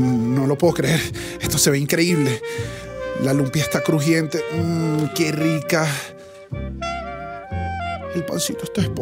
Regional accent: Venezuela; moved away as an adult; 5 años desde que me fui de Venezuela.

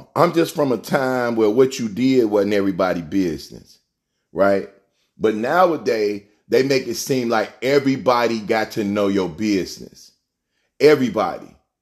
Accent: Chicago, Illinois, United States; I was like, what's up, man? I'm from Chicago.

